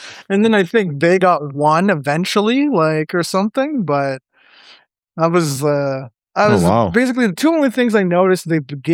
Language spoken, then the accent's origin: English; Canada; as a Canadian